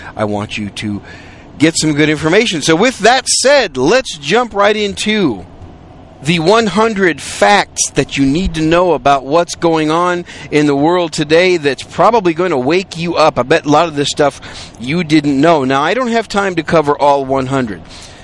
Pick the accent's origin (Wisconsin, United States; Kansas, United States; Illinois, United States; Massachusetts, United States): Wisconsin, United States; And kind of reminds me of the days when I was growing up in Wisconsin. I did most of my growing up in Wisconsin when the blizzards would come through